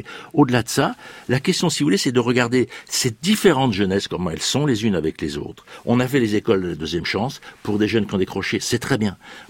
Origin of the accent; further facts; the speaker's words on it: Marseille, Provence-Alpes-Côte d'Azur, France; Moi je suis marseillais, enfin j'habite à la campagne, mais je suis très marseillais, j'ai été élu à Marseille.